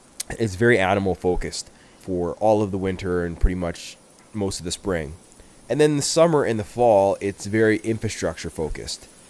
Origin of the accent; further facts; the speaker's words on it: Alberta, Canada; where are you from? I go, I'm from Canada. And people ask me, like, what about, you know, what do I like to do, what I am? I just end up listing off Alberta shit, right?